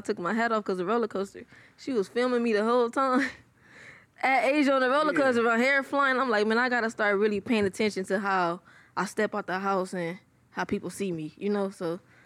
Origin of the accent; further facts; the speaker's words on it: Compton, California, United States; You know, I know I'm from Compton, California. Wilmington Orms, to be exact.